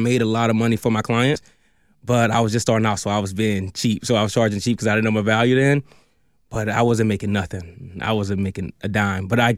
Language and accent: English; Montgomery, Alabama, United States; also born or lived in Lansing, Michigan; now in Houston, United States; So I grew up in Montgomery, Alabama. That's where I'm from, born and raised. Then I traveled around, but I ended up in Houston from Lansing, Michigan. So I came from Lansing, Michigan. I stayed there for about 5 years.